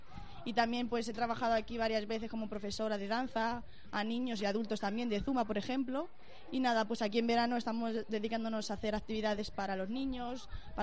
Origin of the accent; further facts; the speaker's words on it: Casillas, Castile and León, Spain; moved away as an adult; desde muy pequeña me dedico a la danza, empecé aquí en mi pueblo Casillas y desde pequeña descubrí que era a lo que me quería dedicar